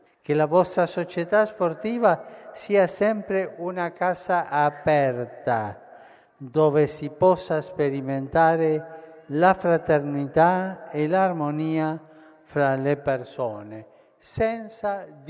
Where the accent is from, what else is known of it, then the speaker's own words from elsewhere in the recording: Argentina; In Italia, come anche nel mio paese, in Argentina, si rischia di parlare sempre del calcio e di trascurare gli altri sport.